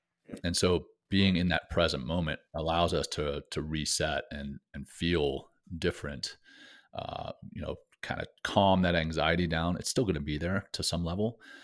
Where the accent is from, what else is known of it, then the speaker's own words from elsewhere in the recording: Louisiana, United States; I grew up in Louisiana, but would go up into the mountains to do these training camps in the summer.